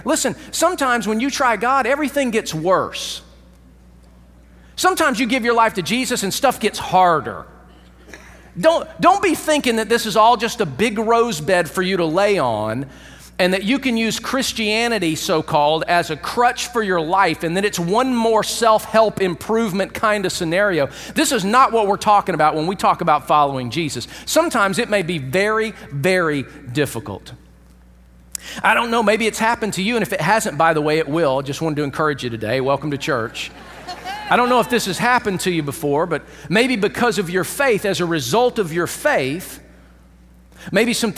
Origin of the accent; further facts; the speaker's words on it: Atlanta, Georgia, United States; I grew up in Atlanta, and so I grew up watching the Atlanta Braves.